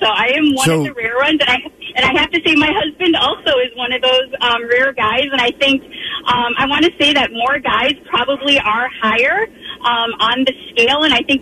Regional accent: Wisconsin, United States; now in Massachusetts, United States; I'm from Wisconsin, so I went to University of Wisconsin. So I've done all of that under my belt. Came to Massachusetts, where I met my husband

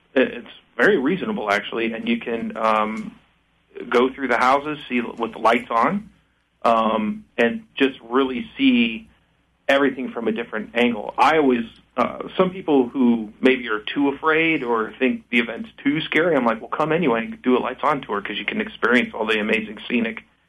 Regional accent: Colorado, United States; I'm actually from Colorado.

